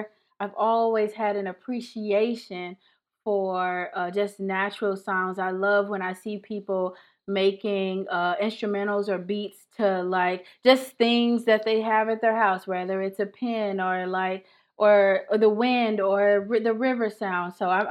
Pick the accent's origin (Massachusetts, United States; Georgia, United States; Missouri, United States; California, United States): Missouri, United States; St. Louis; Or I'm from St. Louis, Missouri, so … was huge at the time.